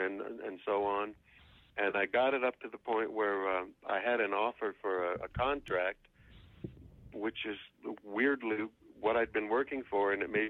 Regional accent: the South, United States; also born or lived in New York City; You know, I grew up in the South

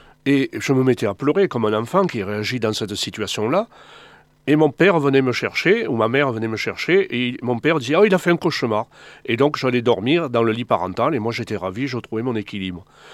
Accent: Tarascon, Provence-Alpes-Côte d'Azur, France; born there; also born or lived in Paris; Ici c'est connu, je suis né à Tarascon.

